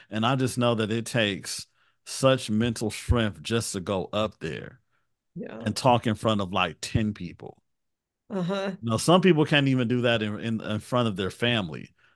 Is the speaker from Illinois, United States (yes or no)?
yes; Chicago, Illinois, United States; Like in Chicago, I'm from Chicago.